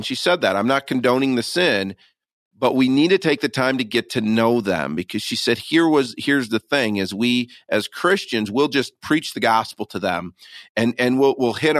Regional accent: Michigan, United States; I'm born and raised in Michigan.

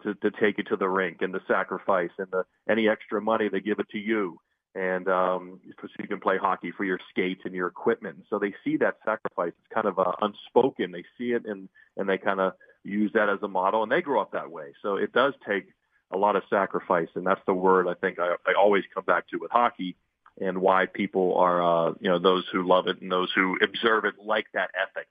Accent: Pennsylvania, United States; my dad was born and raised in Boston, raised us in the Pittsburgh area, Western Pennsylvania and Eastern Ohio. So it was just part of my upbringing.

